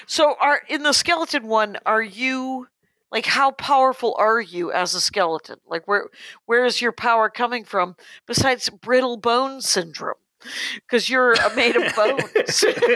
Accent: South Milwaukee, Wisconsin, United States; a corporate superhero team set in Wisconsin in my hometown of South Milwaukee.

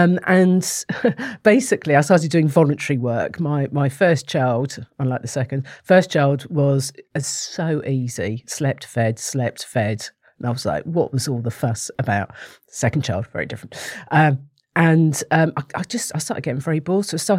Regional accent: Bournemouth, South West England, United Kingdom; I'm actually from Bournemouth, and which is slightly odd because I've done a full circle and I'm back there again without even knowing that I'd come from Bournemouth.

